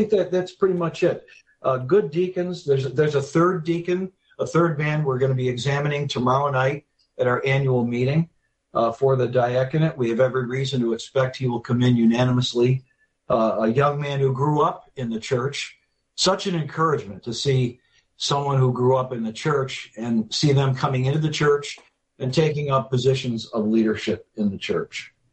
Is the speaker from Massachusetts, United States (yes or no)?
no; Hilton, New York, United States; also born or lived in Rochester; And I actually grew up in a small town north and west of Rochester named Hilton, very small